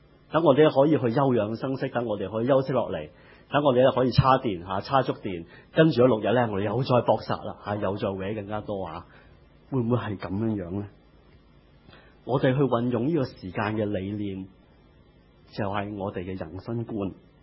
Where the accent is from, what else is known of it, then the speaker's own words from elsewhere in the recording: Hong Kong; 我们香港人就是香港地方浅窄，地方空间是很珍贵的